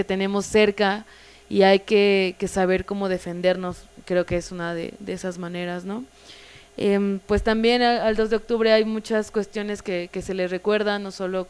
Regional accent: Comitán, Chiapas, Mexico; Ella es de la Ciudad de México, pero vivió mucho tiempo en Comitán, y yo soy de Comitán.

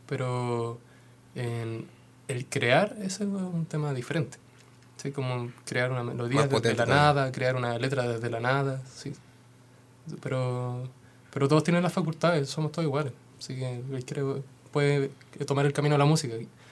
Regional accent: Puerto Montt, Los Lagos, Chile; also born or lived in Santiago; yo soy de Puerto Montt, yo soy nacido en Puerto Montt, y después nos vinimos a vivir acá a Santiago buscando la plata.

